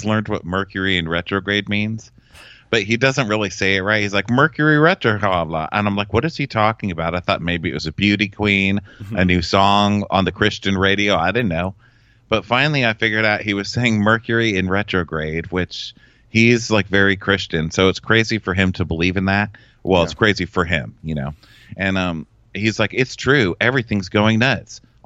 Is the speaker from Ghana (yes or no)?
no; United States; I'll drink it because I'm an American.